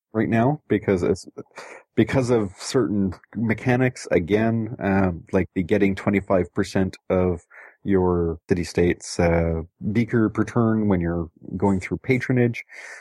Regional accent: Montreal, Quebec, Canada; But, oops, I'm from Montreal. It's okay, I can say that.

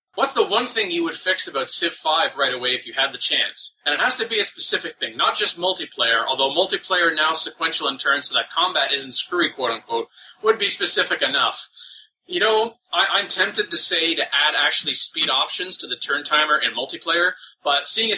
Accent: Canada; I am Canadian and proud of it.

